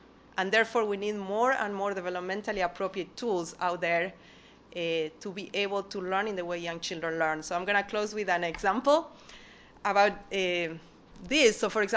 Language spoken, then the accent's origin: English; Argentina; I'm originally from Argentina.